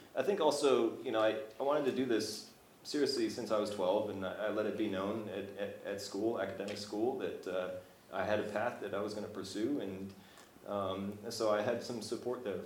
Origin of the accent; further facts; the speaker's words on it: San Francisco, California, United States; I grew up in San Francisco.